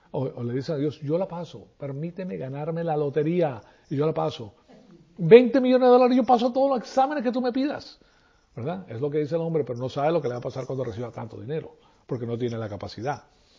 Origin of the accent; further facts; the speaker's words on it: Venezuela; moved away; Me fui de Venezuela y dije, aquí no voy a hacer yo nada